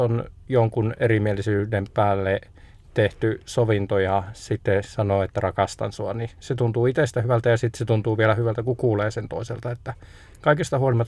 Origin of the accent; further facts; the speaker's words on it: Tampere, Pirkanmaa, Finland; born there; also born or lived in Seinäjoki; No itse asiassa mä oon Tampereelta syntynyt. Tampereella on asuttu silloin, kun on syntynyt, ja sitten Seinäjoella on myös osan lapsuudesta asunut, mutta pienellä maaseutukaupungissa on asunut suurimman osan lapsuudestani nuoruuteni, ja sitten mummolat on ihan maaseudulla ollut